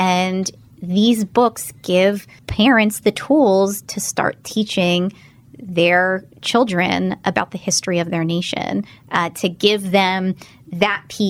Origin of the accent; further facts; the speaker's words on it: Philadelphia, Pennsylvania, United States; And growing up in the Philadelphia area, there's history all around you.